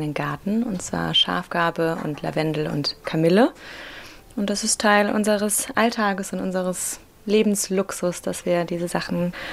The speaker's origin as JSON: {"language": "German", "region": "Rhineland-Palatinate", "country": "Germany", "said": "Dann hat mich aber Covid, wie bei so vielen, zurück in die Heimat verschlagen. Ich bin aus Rheinland-Pfalz."}